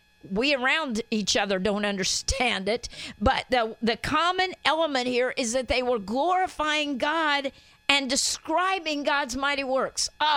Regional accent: Guatemala; Growing up in Central America, I grew up in Guatemala as a missionary's kid

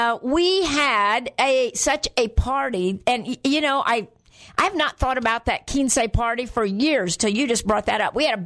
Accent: Guatemala; I grew up in Guatemala, which was next door to Mexico, and I turned 15 in Guatemala

